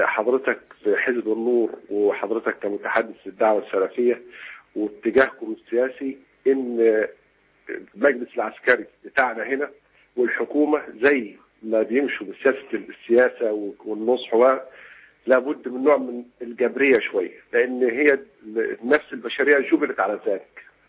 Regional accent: Giza, Giza Governorate, Egypt; انا من الجيزه شيخ، بس بحب مشايخ اسكندريه جدا.

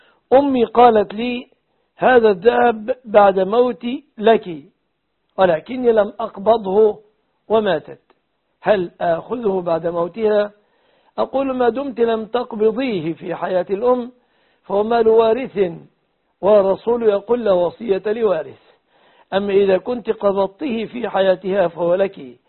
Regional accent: Egypt

